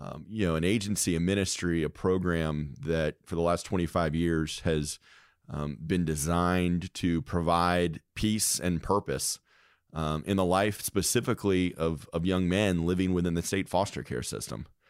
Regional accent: Atlanta, Georgia, United States; No, we grew up in Atlanta, you know, in kind of the Sandy Springs area.

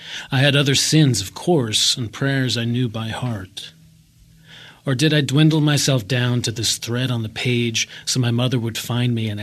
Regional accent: Scarsdale, New York, United States; It's called Scarsdale. I grew up in Scarsdale, New York.

